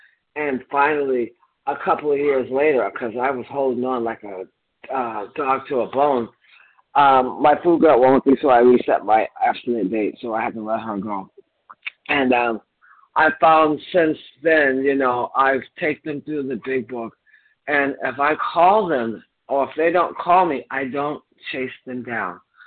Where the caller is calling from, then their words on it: Massachusetts, United States; I'm calling in from Massachusetts, a compulsive overeater.